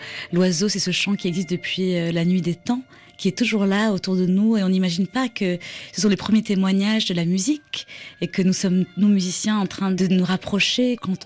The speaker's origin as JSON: {"language": "French", "country": "France", "said": "étant entre deux cultures, oui, sri-lankaise et monégasque au départ, mais finalement je me sens européenne et je suis française"}